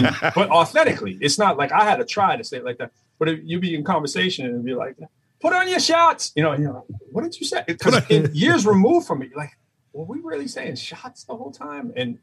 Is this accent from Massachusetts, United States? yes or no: yes; Lowell, Massachusetts, United States; born there; I was born in Lowell, Massachusetts.